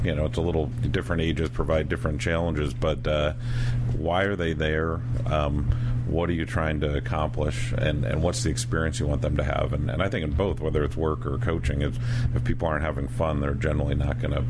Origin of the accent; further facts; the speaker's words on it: New York, United States; also born or lived in Rochester, United States; Was born in Rochester, New York, and moved to Westchester County when I was in elementary school in New York.